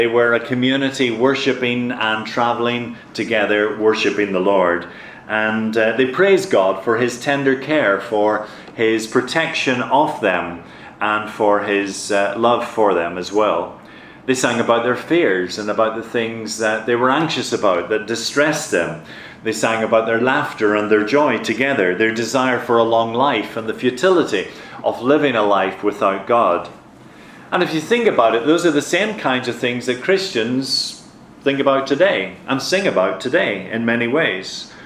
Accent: Ireland; and also in my home country of Ireland.

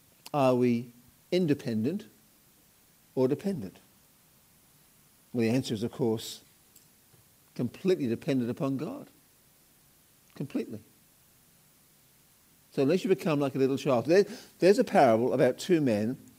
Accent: Liverpool, North West England, United Kingdom; I'm from Liverpool, England, so I love

